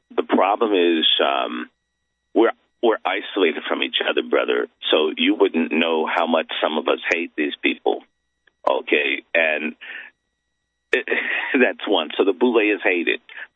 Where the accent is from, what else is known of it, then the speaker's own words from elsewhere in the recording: the South, United States; And as a Southerner, there used to be this thing that blacks and whites couldn't be on the same sidewalk at the same time